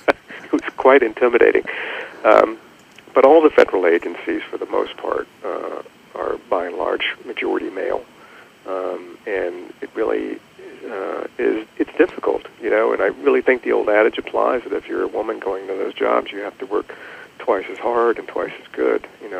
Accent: Richmond, Virginia, United States; And I grew up in Richmond, and there's Atlee High School there

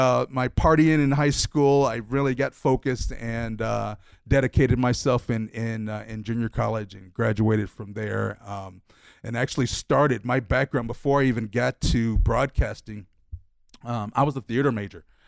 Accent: Pontiac, Michigan, United States; also born or lived in Nashville; So I was born in Nashville, but my mom remarried and my stepdad was from Pontiac, Michigan. So I moved there around fifth or sixth grade. And so I really embrace both states, Tennessee and Michigan

